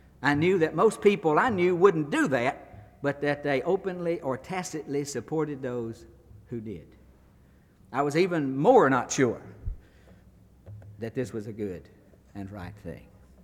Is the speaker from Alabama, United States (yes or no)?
yes; Alabama, United States; I was born in Alabama in 1944. As I was growing up, there were some things that seemed sure to me.